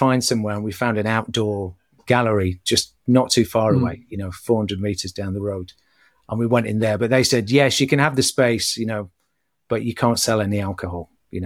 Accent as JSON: {"language": "English", "country": "United Kingdom", "said": "And it's something that I grew up with, you know, as a British hairdresser."}